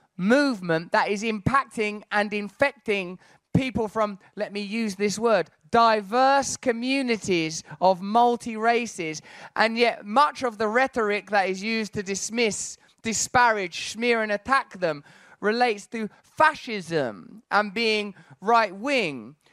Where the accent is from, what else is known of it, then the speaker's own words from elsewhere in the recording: England, United Kingdom; Of course, I'm sat here as an English person